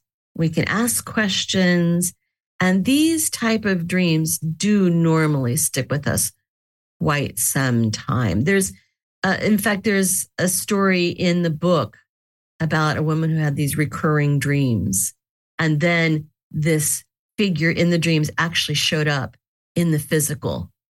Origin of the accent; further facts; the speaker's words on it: Joplin, Missouri, United States; That is Joplin, Missouri, my home state.